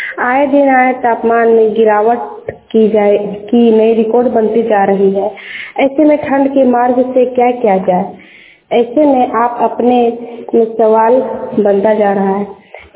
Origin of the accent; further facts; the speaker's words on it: Jharkhand, India; मैं गोला प्रखंड की रहने वाली हूँ।